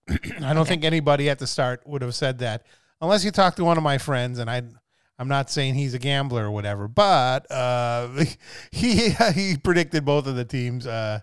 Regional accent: Wisconsin, United States; because Wisconsin, you know, my home state, was in the tournament

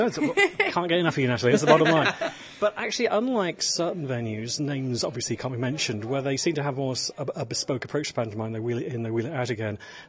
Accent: Middlesbrough, North East England, United Kingdom; I was delighted to find that the fairy is actually from my hometown, Middlesbrough.

